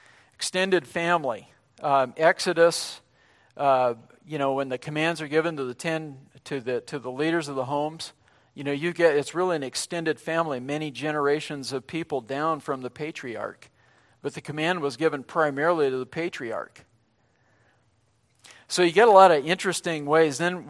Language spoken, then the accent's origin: English; Montana, United States; I was raised in Montana, and so we come from very self-reliant stock.